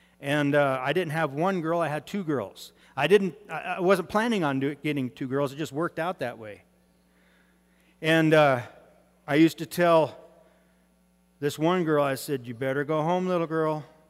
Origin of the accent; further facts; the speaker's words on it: California, United States; moved away as an adult; also born or lived in Montana / Idaho; I grew up in the Mojave Desert, where it's hot, dry, dusty, brown, ugly, dusty, at 50 miles an hour into your face, no fun.